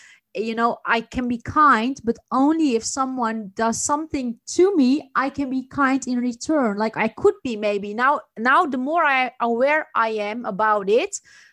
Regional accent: Netherlands; my multicultural background, because my parents are Turkish. I was raised in the Netherlands. I traveled and I lived in different countries

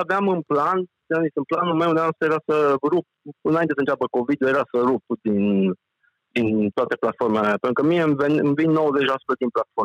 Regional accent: Brașov, Brașov County, Romania; sunt din Brașov, iar business-ul meu oferă servicii de cazare în apartamente de timp hotelier în Brașov

